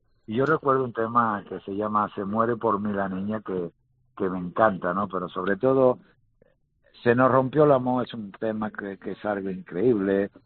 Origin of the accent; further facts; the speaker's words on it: Andalusia, Spain; Yo no, soy andaluz.